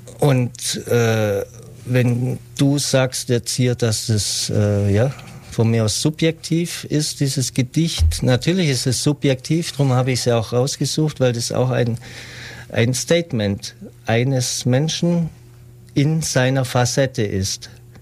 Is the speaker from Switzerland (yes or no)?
no; Neu-Ulm, Bavaria, Germany; ich bin jetzt eher auf der Neu-Ulmer Seite aufgewachsen